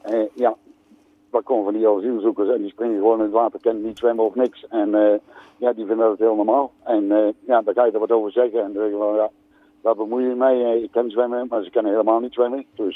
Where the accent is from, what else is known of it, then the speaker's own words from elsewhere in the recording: Netherlands; Dus dan moet je ook alert zijn, denk ik, als gewoon Nederlander.